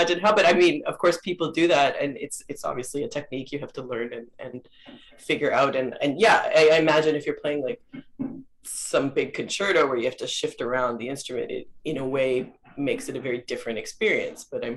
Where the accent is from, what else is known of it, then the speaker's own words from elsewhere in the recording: Toronto, Ontario, Canada; when growing up in Toronto, I mean, going to school in Toronto